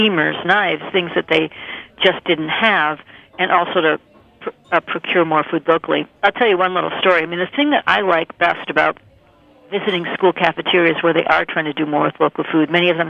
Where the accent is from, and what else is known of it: Minnesota, United States; born or raised there